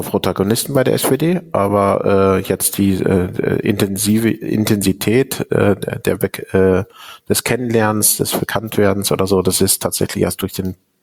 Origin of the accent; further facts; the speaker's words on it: Haltern am See, North Rhine-Westphalia, Germany; Na, ich komme aus dem Ruhrgebiet, also aus Haltern am See, das ist am Münsterland.